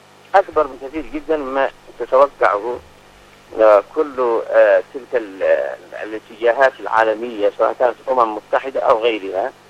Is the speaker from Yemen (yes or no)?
yes; Yemen; بلدنا اليمن